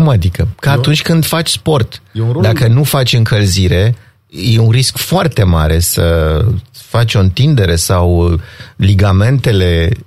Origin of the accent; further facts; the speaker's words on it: Bucharest, Romania; born there; Sunt bucureștean după naștere.